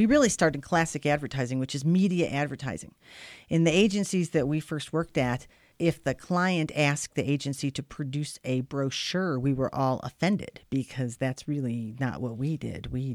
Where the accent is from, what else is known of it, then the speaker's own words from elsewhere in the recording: Cleveland, Ohio, United States; now in Park City, United States; We were either going to go to Cleveland, my hometown, or Park City, Jim's hometown.